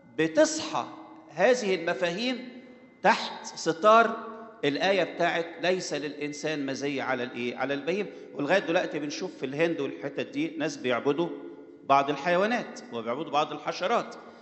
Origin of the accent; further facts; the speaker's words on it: Egypt; عندنا كمصريين حتى عبادة قبل في الأيام الفراعنة كان في عبادة حيوانات